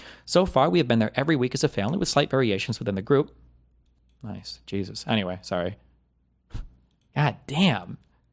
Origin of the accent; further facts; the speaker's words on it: United States; When I was a teenager growing up in the States, I used to think that if we owned a summer house in Turkey, I would have a place and friends to call my own and feel a sense of normalcy somehow.